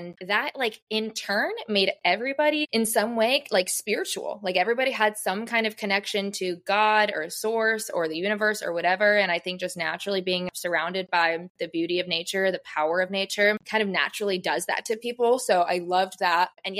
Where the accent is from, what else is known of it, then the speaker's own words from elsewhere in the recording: St. Petersburg, Florida, United States; I'm back in my hometown and I kind of have that desire to just see what's out there. I do still think I'm going to be planting my roots here in St. Pete